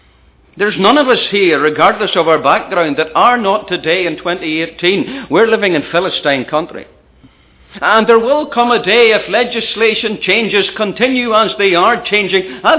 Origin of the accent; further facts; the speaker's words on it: United Kingdom; back in the UK, in my home country, I'm not pointing the finger at North America, and it might arrive in England first.